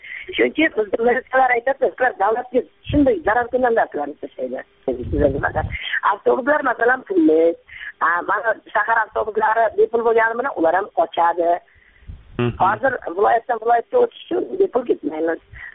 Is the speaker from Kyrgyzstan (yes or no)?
no; Samarkand, Samarqand Region, Uzbekistan; Samarqand.